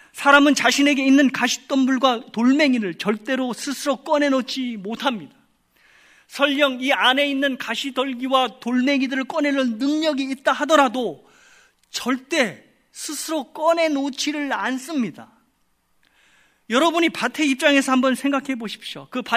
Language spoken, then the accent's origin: Korean; Chungcheong, South Korea; 제가 충청도 사람인데요. 충청도 삽두리에 냅둬유라는 말이 있습니다.